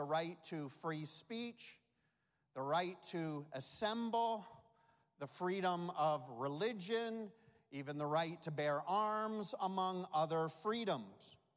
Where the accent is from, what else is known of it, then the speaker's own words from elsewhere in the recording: Canada; I realize we're here in the Bahamas, and I'm Canadian